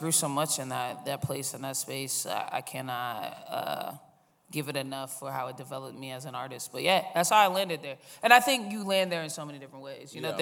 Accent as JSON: {"language": "English", "town": "Boston", "region": "Massachusetts", "country": "United States", "said": "I started in Boston. I'm from Boston."}